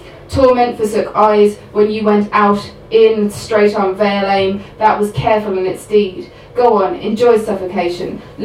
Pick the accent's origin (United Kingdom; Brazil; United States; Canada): United Kingdom; England; I wrote it when I was in England, as you may have guessed, I'm from England, and I was driving in the back of my parents' car